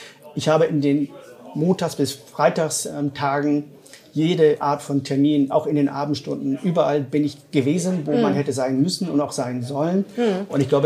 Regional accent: Hamburg, Germany; born there; ich bin kein Landeskind, also weder in der Stadt Bremen noch in der Stadt Bremerhaven geboren, sondern ich bin tatsächlich ein Hamburger Jung, also in der Hansestadt Hamburg, geboren. Mein Studium hat mich dann nach Nordbayern, nach Bayreuth geführt.

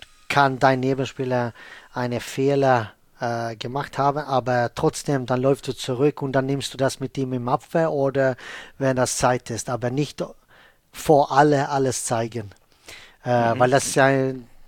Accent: Sweden; ich bin ja Schwede.

